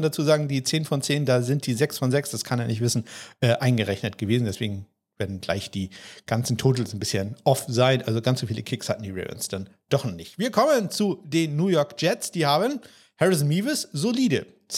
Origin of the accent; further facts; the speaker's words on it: Germany; Und dann haben wir natürlich noch das Duell, wo wir als Deutsche ganz besonders hingucken